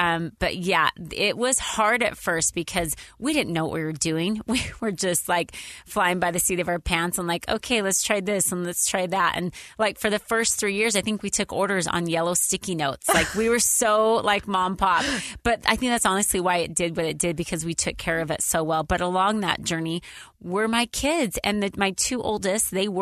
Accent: Idaho, United States; I grew up in Idaho on a dairy farm.

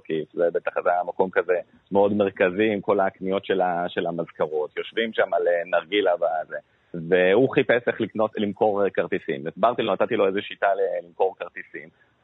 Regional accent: Tzur Hadassah, Jerusalem District, Israel; now in Ramat Gan, Israel; אני במקור מצור הדסה, אבל עכשיו אני גר ברמת גן אחר.

